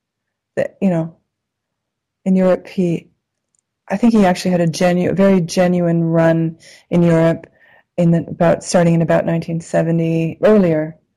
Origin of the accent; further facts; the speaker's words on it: Montreal, Quebec, Canada; I was from Montreal, and Montreal people were quite negative about him